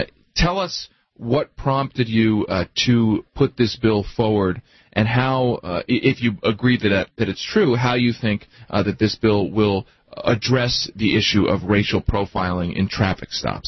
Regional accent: Pennsylvania, United States; I grew up in Pennsylvania

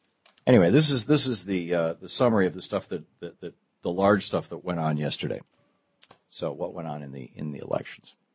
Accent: Lansing, Michigan, United States; also born or lived in Grand Rapids; my hometown, Lansing, Michigan, the place where I grew up. I was not born there. I was born in Grand Rapids, but we moved to Lansing when I was, I don't know, 4 or 5 years old.

